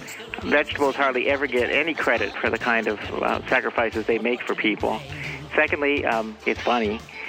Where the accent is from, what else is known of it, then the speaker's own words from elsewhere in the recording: Valparaiso, Indiana, United States; from Valparaiso, Indiana.